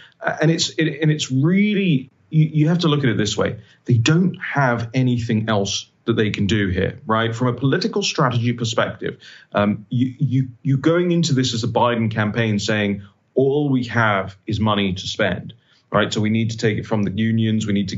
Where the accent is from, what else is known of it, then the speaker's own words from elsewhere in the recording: England, United Kingdom; I grew up in England, little old England